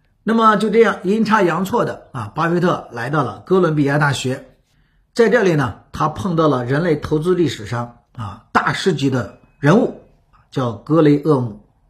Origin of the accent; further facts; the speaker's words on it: China; 用我们中国人的话说，哈哈，最近做节目老讲我们中国人的古话